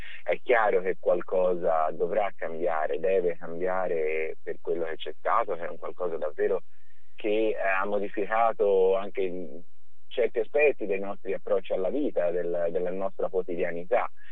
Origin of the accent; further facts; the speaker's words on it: Tuscany, Italy; soprattutto dalle nostre parti, in provincia di Firenze